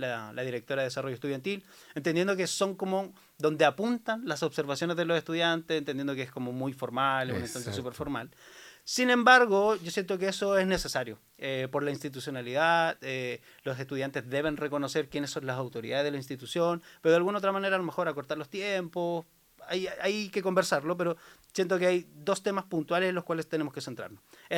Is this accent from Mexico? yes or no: no; Puente Alto, Santiago Metropolitan Region, Chile; now in Osorno, Chile; Soy de la comuna de Puente Alto. Estudié educación física un año en Santiago. Luego hice la transferencia de carrera y estoy acá ya del 2009.